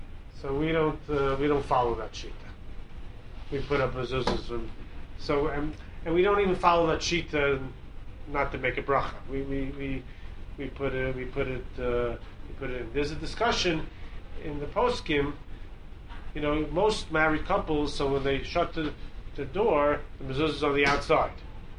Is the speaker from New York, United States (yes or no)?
yes; Brighton Beach, New York, United States; I grew up in Brighton Beach. That's where I grew up as a little kid. And then we moved to Flatbush. in 1969, we moved to Flatbush. So Brighton Beach was a smaller place, and Flatbush was a bigger place.